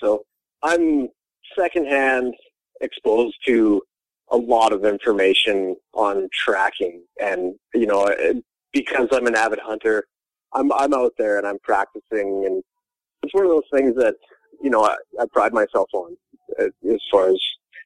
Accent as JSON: {"language": "English", "region": "Alberta", "country": "Canada", "tie": "born or raised there", "said": "My dad's a park ranger up in Alberta here. I was born in Banff National Park, and I grew up in the provincial park system my whole life. Lived out in the wilderness."}